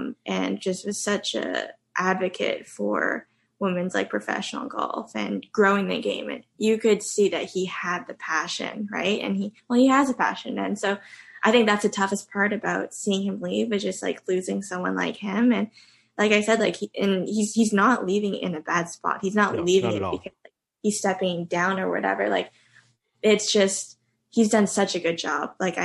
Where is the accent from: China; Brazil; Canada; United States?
Canada; it's not even just like being a Canadian that like you get so much support